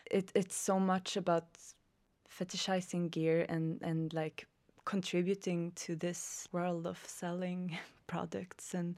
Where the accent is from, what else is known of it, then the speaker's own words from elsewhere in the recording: Härnösand, Västernorrland County, Sweden; It was also the commission from a local museum in my hometown, Härnösand.